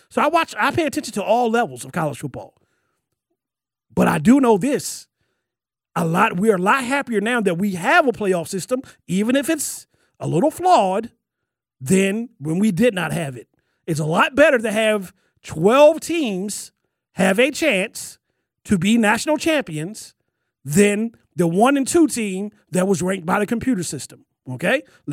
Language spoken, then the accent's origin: English; Northeast, United States; born there; I'm an NFL guy. I was born in Northeast. NFL's a little bit bigger sport there.